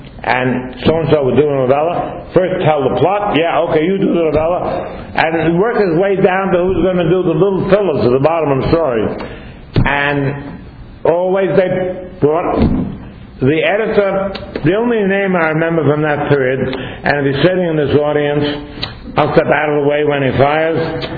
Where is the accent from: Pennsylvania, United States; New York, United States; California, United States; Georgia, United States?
New York, United States; Brooklyn; Baseball, I was from Brooklyn, I was a Brooklyn Dodgers fan.